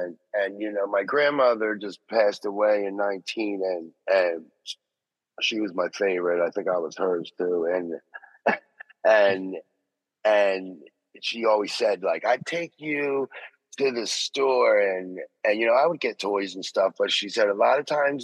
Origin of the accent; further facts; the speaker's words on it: Philadelphia, Pennsylvania, United States; growing up in Philadelphia, there was a lot of graffiti